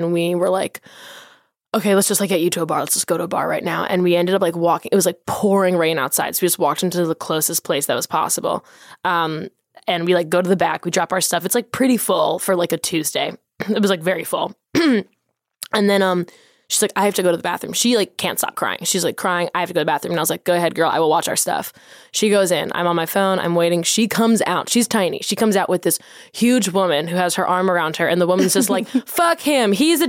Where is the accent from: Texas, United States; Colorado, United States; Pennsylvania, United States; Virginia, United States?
Pennsylvania, United States; Philadelphia; now in New York, United States; because I'm from Philly and then I've been living in New York for the past 4.5 years.